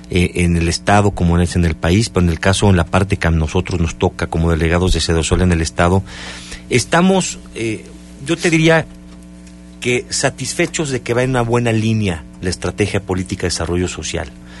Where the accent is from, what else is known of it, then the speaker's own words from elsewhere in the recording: Mexico; porque tú y yo somos mexicanos